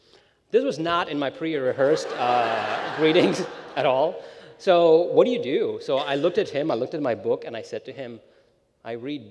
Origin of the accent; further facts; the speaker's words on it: India; And I grew up in India, and it's fine.